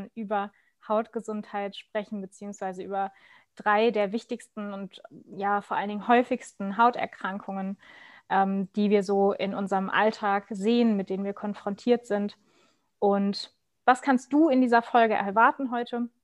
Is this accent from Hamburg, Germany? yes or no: no; Cologne, North Rhine-Westphalia, Germany; dass sie dort arbeitet, wo ich herkomme, aus dem wunderschönen Köln